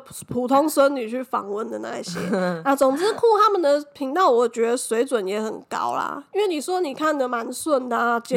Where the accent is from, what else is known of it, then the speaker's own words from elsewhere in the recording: Taiwan; 因为真的就是吃我们台湾人会吃的嘛。